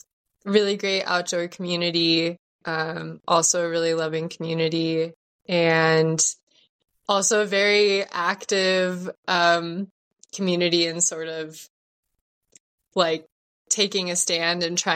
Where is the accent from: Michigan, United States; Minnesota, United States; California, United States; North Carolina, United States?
California, United States; Anaheim; what I had experienced growing up in Anaheim, where people, I think, kind of, you know, always had their guard up.